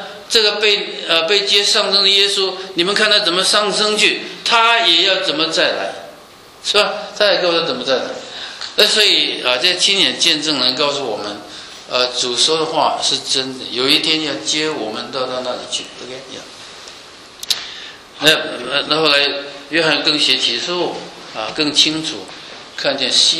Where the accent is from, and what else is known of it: China